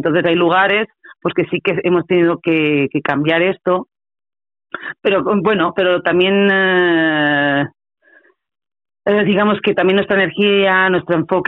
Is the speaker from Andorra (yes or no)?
yes; Andorra; yo soy andorrana